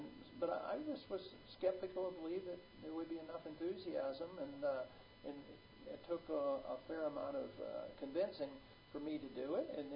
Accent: Texas, United States; And ironically, I'm from Texas. I have a nuclear power plant in my district.

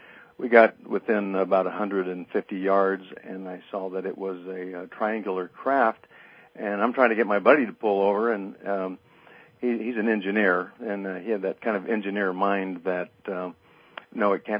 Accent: Casa Grande, Arizona, United States; I was coming back from my hometown of Casa Grande, Arizona, south of Phoenix, and driving back up to the valley with a couple of friends of mine.

